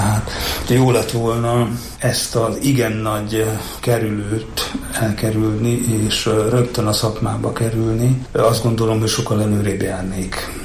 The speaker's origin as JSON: {"language": "Hungarian", "country": "Romania", "tie": "born or raised there", "said": "ott a pánciumban, ahol én felnőttem, ott mindenki magyarul beszélt. Úgy nőttem fel, hogy bizonyos koromban nem is tudatosult, hogy mi nem Magyarországon élünk, hanem Romániában."}